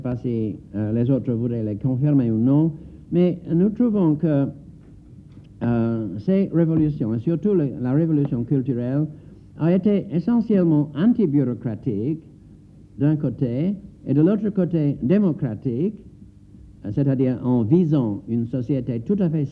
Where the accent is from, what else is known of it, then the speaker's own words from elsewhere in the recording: England, United Kingdom; French is a second language; Nous avons chez nous en Angleterre l'expression biological engineering, la technologie biologique.